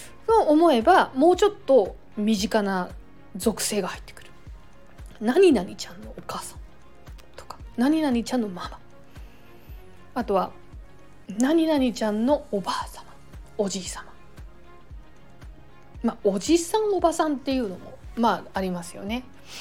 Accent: Gunma, Japan; まあ私群馬出身ですけど群馬とか

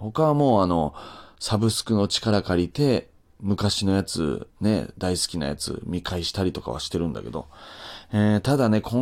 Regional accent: Nagasaki, Japan; この舞台がもう、私の地元。というかもう地元すぎ。

